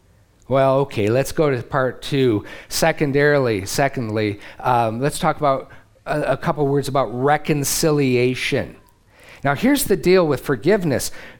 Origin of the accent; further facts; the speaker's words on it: Great Lakes, United States; It was a wonder to me because I'm from the Great Lakes. We got too much water and rain. Everything's green and humid.